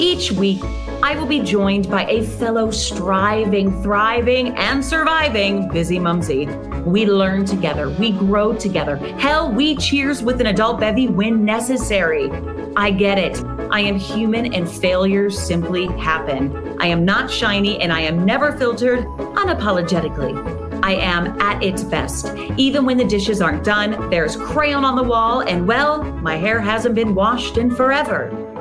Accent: West Virginia, United States; I'm actually originally not too far. I'm from West Virginia originally.

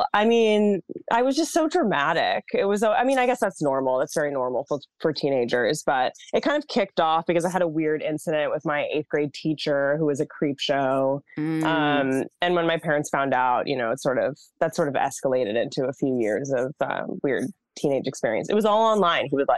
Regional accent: Massachusetts, United States; I grew up in Massachusetts.

